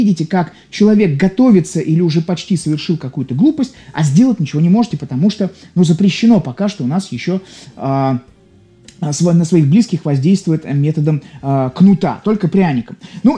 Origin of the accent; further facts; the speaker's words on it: Saint Petersburg, Russia; я из Петербурга.